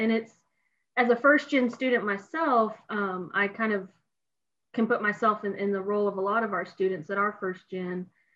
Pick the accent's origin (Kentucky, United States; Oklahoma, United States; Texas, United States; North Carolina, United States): Texas, United States; Pasadena; And I'm from near here, I'm from Pasadena, so I knew about HBU